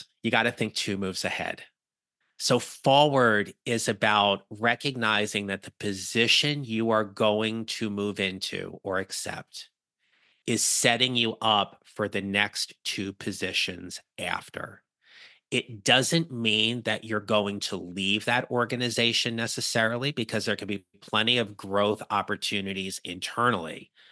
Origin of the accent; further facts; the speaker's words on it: New Jersey, United States; Now, Kate, you know this, I'm from New Jersey. It is part of my charm.